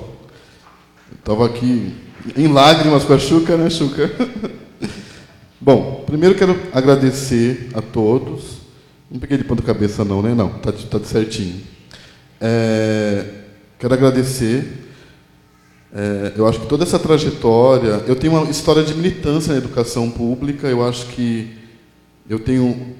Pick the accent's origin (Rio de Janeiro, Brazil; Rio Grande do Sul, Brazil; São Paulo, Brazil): São Paulo, Brazil; Piedade; eu sou de Piedade, minha terra, meu mundo, minha história, minha narrativa, minha história de vida é lá.